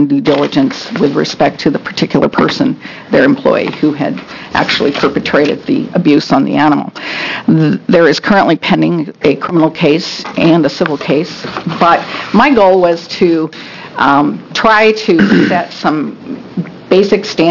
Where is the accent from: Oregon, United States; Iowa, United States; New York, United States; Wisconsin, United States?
Oregon, United States; Bend; I'm from Bend, Oregon, great city of Bend.